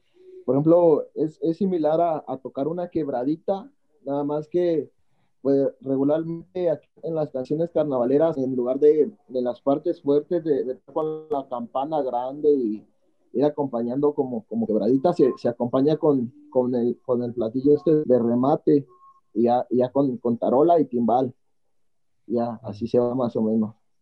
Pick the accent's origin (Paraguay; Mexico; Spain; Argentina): Mexico; Oaxaca; Yo soy de aquí, mi pueblo se llama Lalistague de Cabrera. Ese, digamos, podría decirse, bueno, aquí Oaxaca se divide por regiones, y pues nosotros estamos en la región del centro.